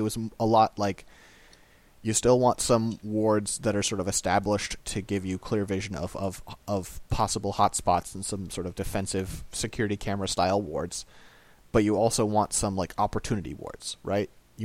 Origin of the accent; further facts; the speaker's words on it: California, United States; I mean, technically I'm in Missouri, but I'm still really from SoCal